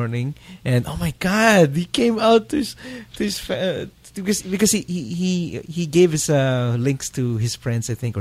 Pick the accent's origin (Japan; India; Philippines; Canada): Philippines; stuff that I grew up with in the Philippines